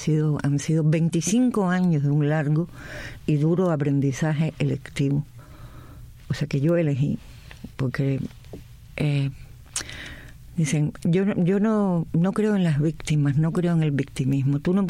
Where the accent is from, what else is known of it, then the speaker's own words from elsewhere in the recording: Cuba; moved away; Con mi padre murió en Cuba, yo nunca más lo vi después que salí de Cuba.